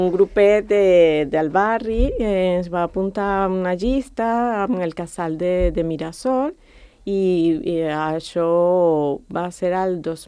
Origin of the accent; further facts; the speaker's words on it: Venezuela; Catalan is a second language; now in Spain; Jo soc de Venezuela